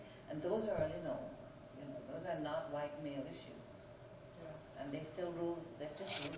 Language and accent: English; Michigan, United States; Yeah, I'm from Michigan, okay.